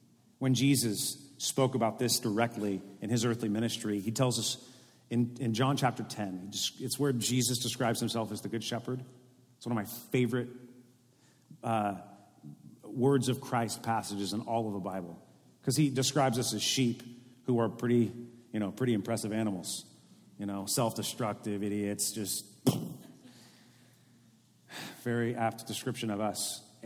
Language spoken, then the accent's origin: English; California, United States; also born or lived in Texas; I was born in Texas, the, you know, God's land. I was raised in the Bay Area, not God's land. I spent some time in Southern California, and now I've been a Central Valley resident for the better part of the last 15 years